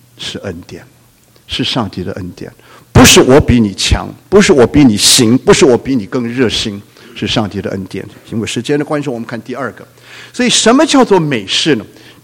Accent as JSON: {"language": "Chinese", "region": "Guangdong", "country": "China", "said": "我是广东人哈"}